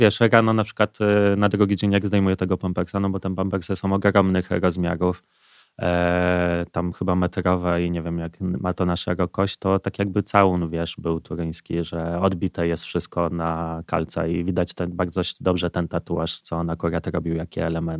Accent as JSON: {"language": "Polish", "town": "Warsaw", "region": "Masovian Voivodeship", "country": "Poland", "said": "Ja mówię, w Łodzi, ale jestem z Warszawy."}